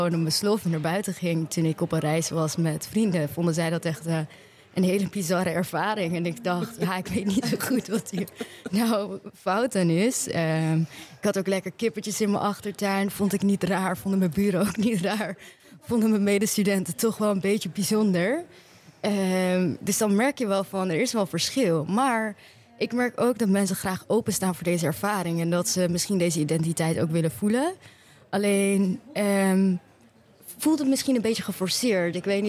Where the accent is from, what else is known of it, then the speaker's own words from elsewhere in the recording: Amsterdam, North Holland, Netherlands; dit sluit niet aan bij mijn Noorderling identiteit.